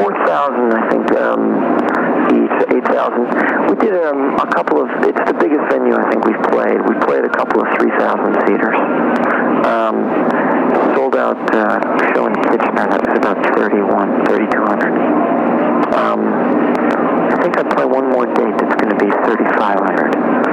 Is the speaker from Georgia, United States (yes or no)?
no; New York, United States; I grew up around New York, so when I was a kid, I was a Yankee fan